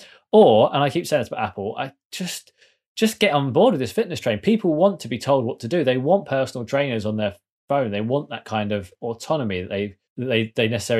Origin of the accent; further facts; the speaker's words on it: United Kingdom; that's only because I'm British.